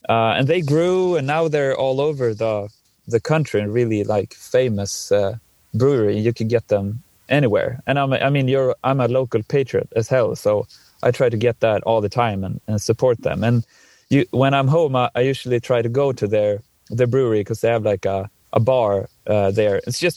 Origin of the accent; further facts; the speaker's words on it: Dalarna County, Sweden; English is a second language; It's called Oppigård. They have the brewery really close to my hometown.